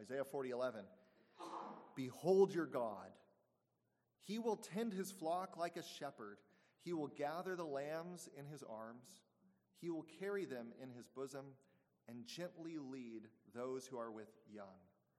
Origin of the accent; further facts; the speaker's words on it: Denver, Colorado, United States; born there; I was born in October in Denver, Colorado, and it was unexpectedly very cold out.